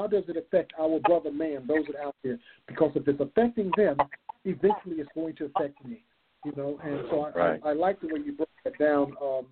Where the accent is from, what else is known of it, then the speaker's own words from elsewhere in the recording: Princeton, West Virginia, United States; is also hailed from West Virginia, Princeton, West Virginia also. So we're going back to back to my hometown.